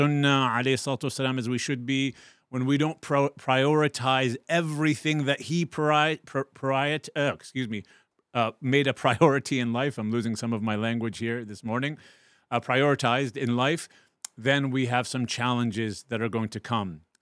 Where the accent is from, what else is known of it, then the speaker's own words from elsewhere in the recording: West Bank, Palestine; my family is Palestinian. We come from the West Bank originally